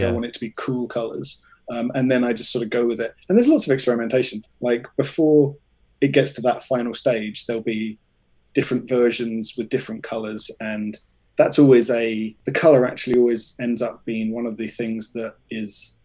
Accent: Watford, East of England, United Kingdom; born or raised there; also born or lived in Brighton

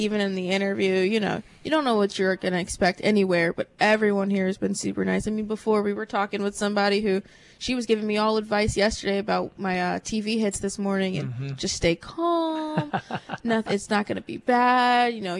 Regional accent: New Orleans, Louisiana, United States; I love the culture here. I grew up in New Orleans, so I'm a big basketball and football fan.

